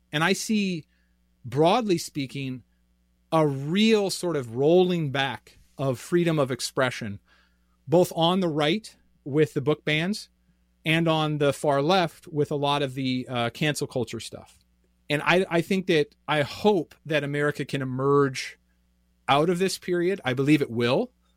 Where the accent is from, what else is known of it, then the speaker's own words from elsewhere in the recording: Iowa, United States; So I grew up in Iowa and I did some readings in Des Moines.